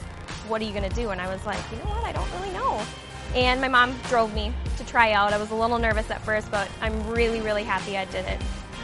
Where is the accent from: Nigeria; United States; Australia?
United States; Rochester; I'm from Rochester, and this is my fifth season as an MVC.